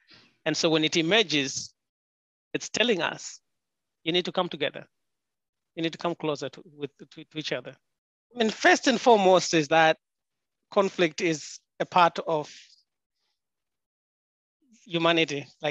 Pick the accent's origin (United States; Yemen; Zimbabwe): Zimbabwe; born there; I was born in Zimbabwe, and my mother was an organizer during the liberation struggle for independence.